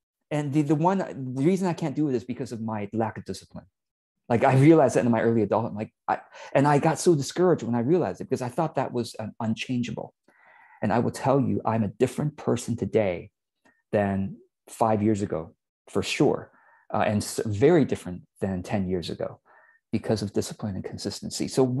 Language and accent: English; Taiwan; English is a second language; now in United States; we immigrated to the US from Taiwan when I was just learning how to communicate, as a young adult.